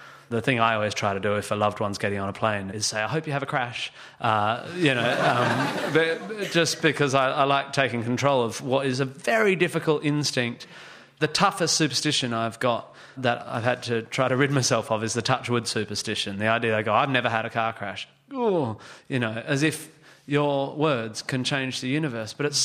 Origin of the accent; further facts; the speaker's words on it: Australia; So I come from Australia.